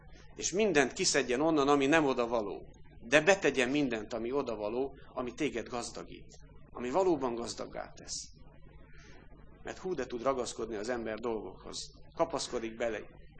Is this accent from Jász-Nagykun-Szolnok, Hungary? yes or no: yes; Karcag, Jász-Nagykun-Szolnok, Hungary; born there; Karcagon vettük ott, ahol én születtem, és anyámnál voltunk otthon.